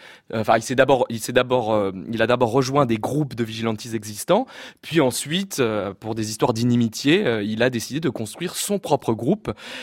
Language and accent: French; France; je suis un petit Français